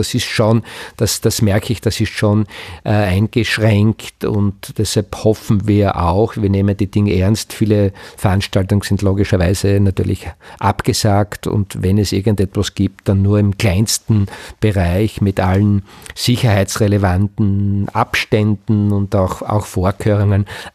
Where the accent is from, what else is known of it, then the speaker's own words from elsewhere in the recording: Knittelfeld, Styria, Austria; ich bin fast geboren in Knittelfeld, also kurz vorort von Knittelfeld, lebe mein ganzes Leben mit Unterbrechungen, Schulausbildung, auch beruflich, mehr oder weniger in Knittelfeld. Ich lebe gern dort, das sind auch meine Wurzeln.